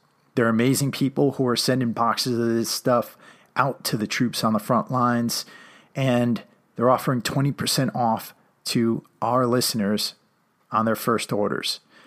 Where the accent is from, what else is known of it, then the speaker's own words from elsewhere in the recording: New England, United States; I have to tell the audience, I grew up in New England, and I tend to pick up accents very easily.